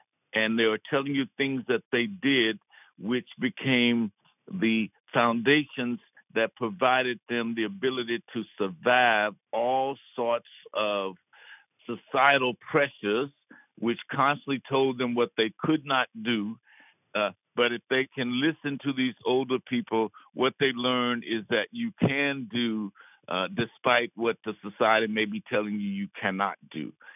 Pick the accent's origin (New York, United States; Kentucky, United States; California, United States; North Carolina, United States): Kentucky, United States; Lynch; the dynamics of that town we grew up in, which when I was growing up in Lynch, there were 38 nationalities.